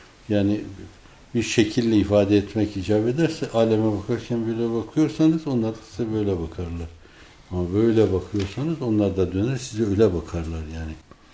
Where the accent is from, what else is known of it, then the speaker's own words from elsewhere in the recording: İzmir, Turkey; ben bir ölçüde İzmirliyim, annemin ayaklarının dibine beni götürün, gömün diyorum.